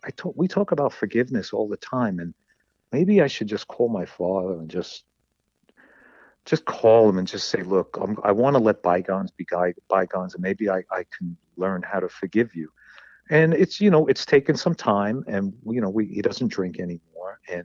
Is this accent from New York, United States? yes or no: yes; Manhattan, New York, United States; I grew up in Manhattan, down on Chelsea, down on 18th Street. I lived in the Robert Fulton Housing Projects, spent a lot of time there.